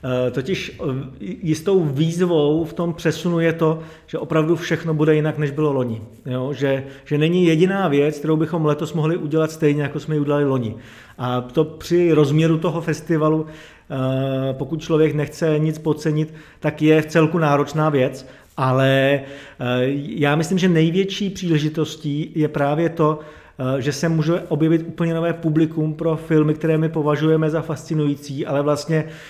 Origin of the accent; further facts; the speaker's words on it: Jihlava, Vysočina Region, Czechia; tím, že já jsem Jihlavák a v Jihlavě jsem přítomen stále